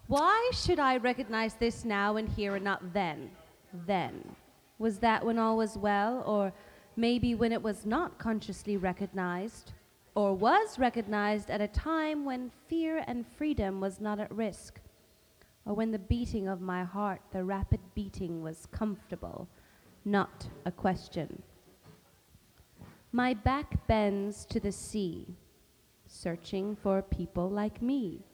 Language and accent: English; Germany; I'm from Germany and I do lots of things.